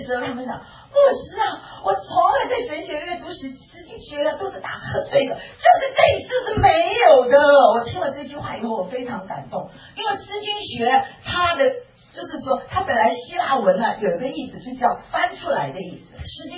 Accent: Taiwan; 我就是喜欢吃台湾的原肉面，因为我从台湾来，我就喜欢台湾的味道

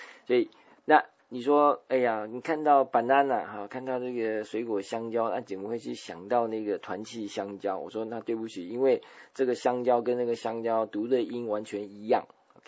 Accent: Taiwan; 我们台湾人发音不太标准哈

